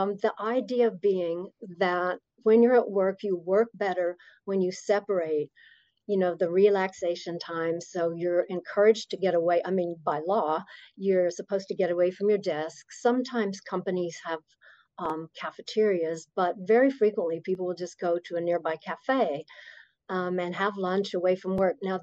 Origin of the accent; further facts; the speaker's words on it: New Mexico, United States; Well, since I come from New Mexico